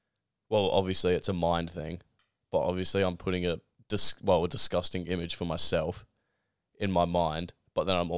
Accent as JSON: {"language": "English", "country": "Australia", "said": "When was Australia founded? We probably should know that, being Australian."}